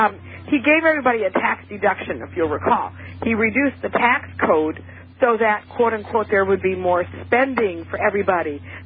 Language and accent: English; United States; as an American, I did not know what socialism was.